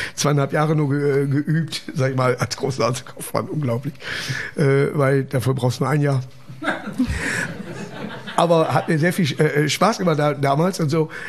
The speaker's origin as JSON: {"language": "German", "town": "Duisburg", "region": "North Rhine-Westphalia", "country": "Germany", "tie": "born or raised there", "said": "Früher war bei uns in Duisburg Kroll Name."}